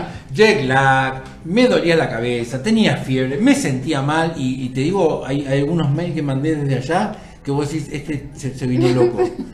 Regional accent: Argentina; Vos sos argentino, ¿no? Yo también.

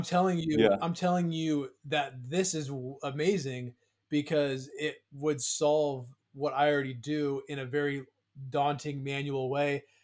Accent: Wenatchee, Washington, United States; this app existed in Wenatchee, it wouldn't find any cool events. Because there's nothing going on in my hometown.

